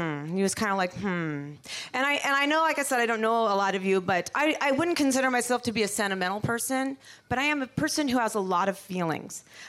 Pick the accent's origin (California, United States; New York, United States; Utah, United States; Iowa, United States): California, United States; now in Wisconsin, United States; We're from California, and we moved out here to Wisconsin.